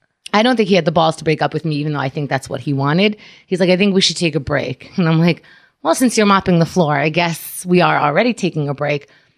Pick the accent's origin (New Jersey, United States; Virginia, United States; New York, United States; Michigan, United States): New York, United States; Queens; And you know, we grew up in Queens.